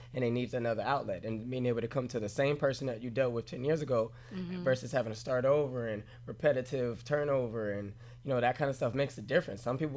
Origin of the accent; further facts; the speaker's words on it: New York, United States; I'm from New York, so I graduated early.